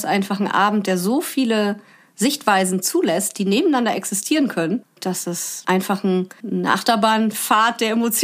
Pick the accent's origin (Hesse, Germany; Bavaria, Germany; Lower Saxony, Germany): Lower Saxony, Germany; born there; Ich komme gebürtig aus Ostfriesland.